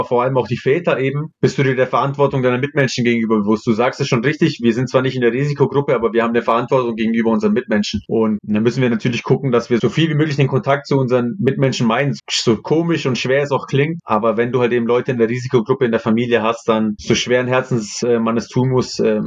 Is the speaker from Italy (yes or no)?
yes; Italy; now in Germany; Wenn ich jetzt mein Heimatland betrachte, wo der Unterschied zwischen Nord und Süd extrem ist